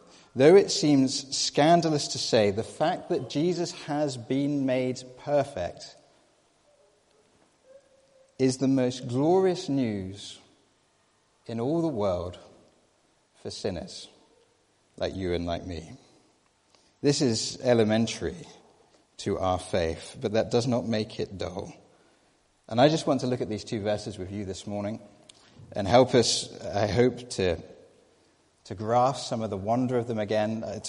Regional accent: Scotland, United Kingdom; I grew up in Scotland, and where I grew up, there were a number of castles near us

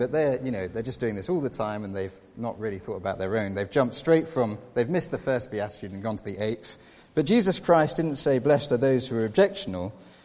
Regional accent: United Kingdom; And did you not know that I am British

